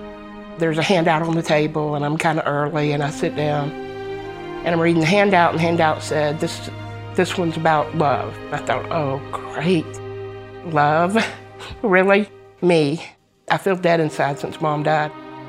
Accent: Georgia, United States; was born and raised in Georgia, in the suburbs of Atlanta. I'm an only child of a single mother.

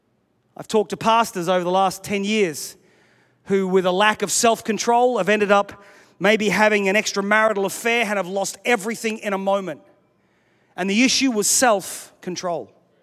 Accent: Australia; In just the last few weeks of being at home in Australia, in my home state

